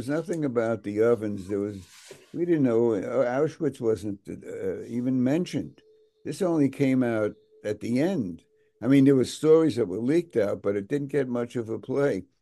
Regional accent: Brooklyn, New York, United States; I've written a book about my growing up in Brooklyn, which is not a hockey book, called Tales of Brooklyn.

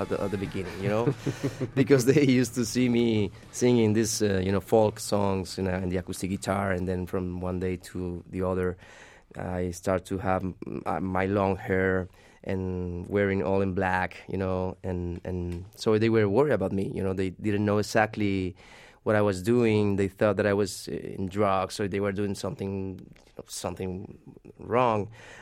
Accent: Medellin, Antioquia, Colombia; Yeah, there's a guy in my city, in my hometown, Medellin, called Román González.

